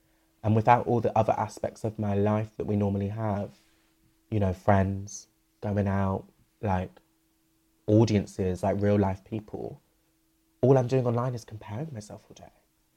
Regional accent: Bristol, South West England, United Kingdom; I've moved back to my hometown, Bristol, during this.

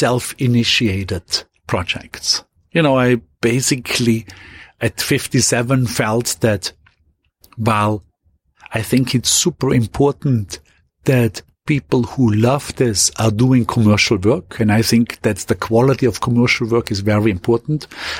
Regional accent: Austria; ultimately going quickly back to my hometown in Austria

